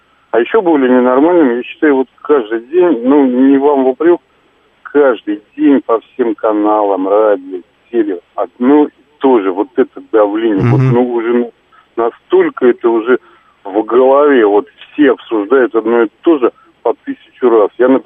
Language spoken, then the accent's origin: Russian; Moscow Oblast, Russia; Я из Подмосковья.